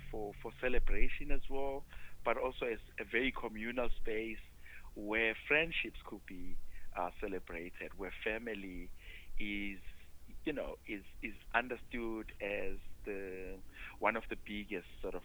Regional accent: South Africa; first language Zulu; English is a second language; in Isizulu, which is my native tongue

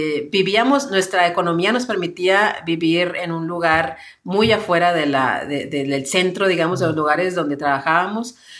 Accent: Mexicali, Baja California, Mexico; somos también de ciudades chicas. Yo soy de Mexicali, Baja California

